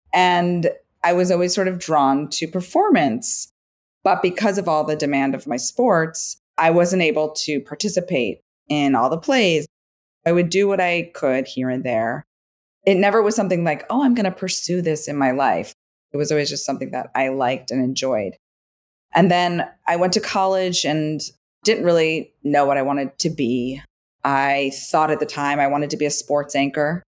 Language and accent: English; Evanston, Illinois, United States; I am from Evanston, Illinois. It's the first suburb north of Chicago, where Northwestern University is. And Evanston's a very unique suburb. They ended up buying a house there the year before I was born.